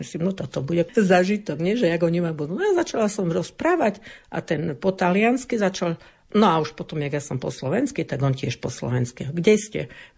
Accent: Spišská Belá, Prešov Region, Slovakia; ja som zo Spiskej Belej a čo?

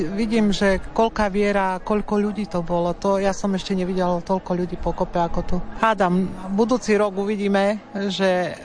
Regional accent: Lodno, Žilina Region, Slovakia; prišla som z Lotna, okres Kysucké Nové Mesto.

